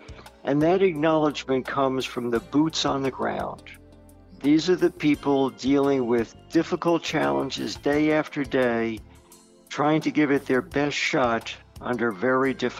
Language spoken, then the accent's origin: English; East Coast, United States; I grew up on the East Coast in a bizarre environment.